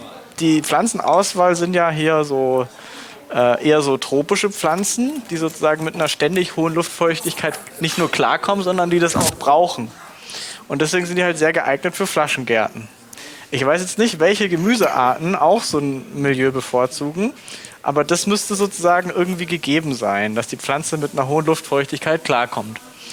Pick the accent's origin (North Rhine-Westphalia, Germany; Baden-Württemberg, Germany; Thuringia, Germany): Baden-Württemberg, Germany; Genau, ich bin Schwabe, deswegen die Maultaschen.